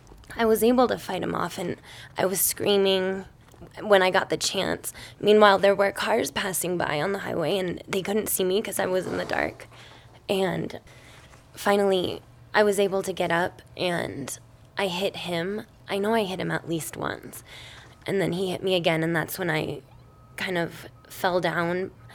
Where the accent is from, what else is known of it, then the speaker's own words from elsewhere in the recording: Carbondale, Illinois, United States; being that I grew up in Carbondale